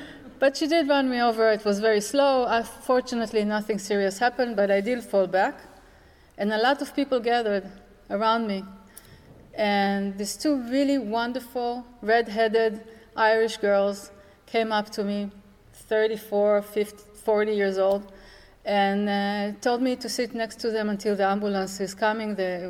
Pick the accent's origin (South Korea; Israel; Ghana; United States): Israel; As an Israeli, I never had to hide my identity. People would ask me where I'm from, I would say I'm from Israel.